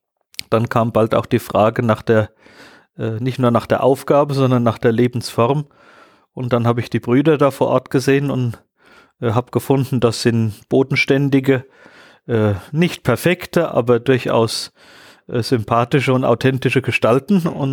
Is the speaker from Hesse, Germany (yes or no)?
yes; Frankfurt am Main, Hesse, Germany; now in Salzburg, Austria; Ich bin jetzt seit 12 Jahren hier in Salzburg, bin seit 25 Jahren Kapuziner. Und komme gebürtig aus Frankfurt am Main.